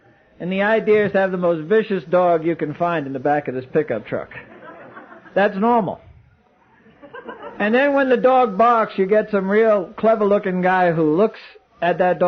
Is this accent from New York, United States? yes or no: yes; Brooklyn, New York, United States; I was born and raised in Brooklyn.